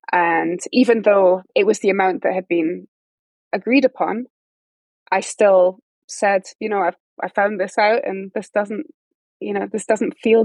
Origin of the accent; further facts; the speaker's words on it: Edinburgh, Scotland, United Kingdom; Same growing up in Edinburgh yeah. in the trad scene, there were guys, there were girls.